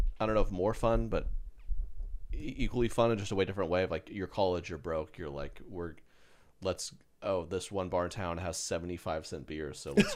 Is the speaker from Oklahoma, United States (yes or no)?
yes; Oklahoma, United States; I grew up in Oklahoma. No chipmunks there.